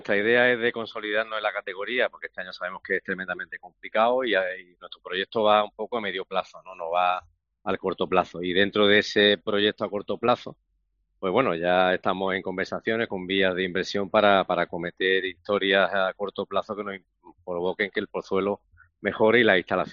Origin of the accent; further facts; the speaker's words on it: Málaga, Andalusia, Spain; los que somos de Málaga